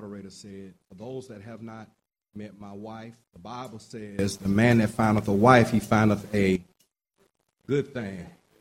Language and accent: English; Birmingham, Alabama, United States; I was a Birmingham. That's right, West Side. I grew up on the West Side.